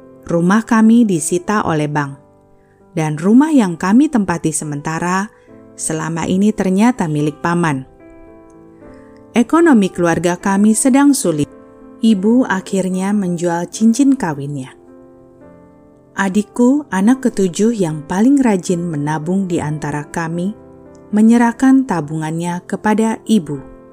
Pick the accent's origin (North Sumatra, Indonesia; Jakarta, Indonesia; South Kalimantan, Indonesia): South Kalimantan, Indonesia; Banjarmasin; born there; Aku lahir di Banjarmasin, anak keenam dari 8 bersaudara. Orang tua kami berbeda agama. Ayah seorang Kristen, Jemaat Gereja Yesus Sejati sejak masa mudanya.